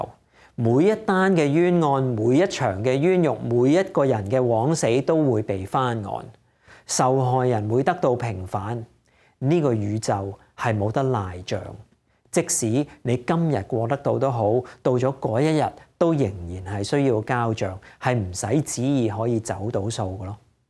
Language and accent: Cantonese; China; 系咪即系我哋中国人所讲打入十八层地狱啊？